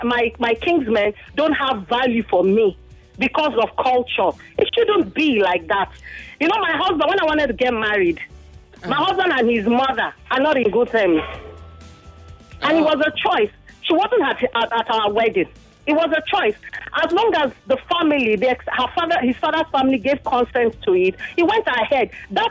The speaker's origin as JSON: {"language": "English", "town": "Kwale", "region": "Delta", "country": "Nigeria", "said": "I'm not from Urobo. I'm from Kwale. I'm from Delta State."}